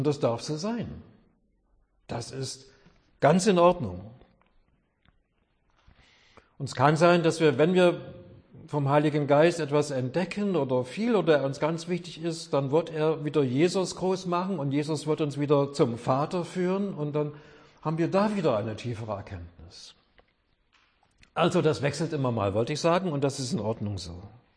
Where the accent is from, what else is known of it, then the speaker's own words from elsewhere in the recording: Schönfels, Saxony, Germany; also born or lived in Chemnitz; Ich bin in Schönfels aufgewachsen, bei Zwickhaus, ein kleines Dorf. Kam nach Chemnitz